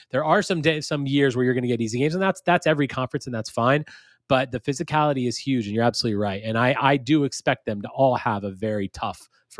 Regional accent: Lafayette, Indiana, United States; I'm actually from Lafayette, Indiana. I'm a Colts fan with the Colts helmet behind me.

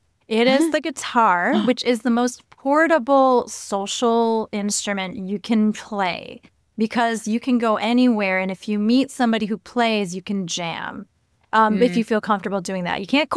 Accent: Michigan, United States; Yes, I was born outside of the United States, but then I lived for the next years of my life in West Michigan.

